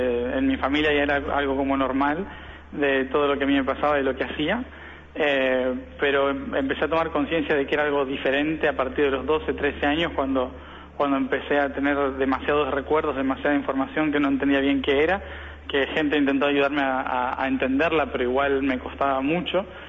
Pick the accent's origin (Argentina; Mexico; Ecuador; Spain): Argentina; Venado Tuerto, Santa Fe; born there; En Venado Tuerto, en Santa Fe.